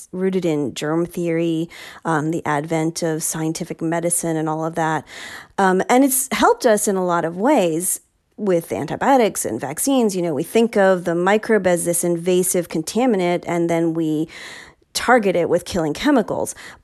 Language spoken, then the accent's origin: English; New York City, New York, United States; I'm from New York City. That's where I was born.